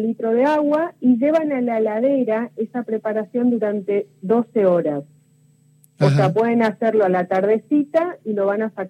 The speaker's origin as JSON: {"language": "Spanish", "town": "Leandro N. Alem", "region": "Misiones", "country": "Argentina", "tie": "born there", "said": "Nací en Leandro Nalén, Misiones, cerca de Oberá. Y a los 20 años primero fui a vivir un año a Vancouver, Canadá, a estudiar inglés."}